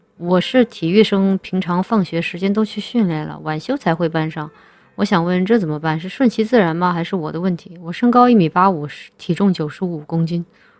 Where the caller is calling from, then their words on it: Guangdong, China; 我是广东人